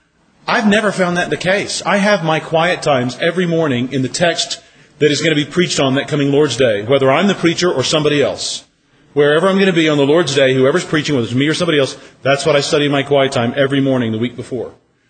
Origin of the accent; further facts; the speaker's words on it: United States; But, of course, as an American, I like personal questions.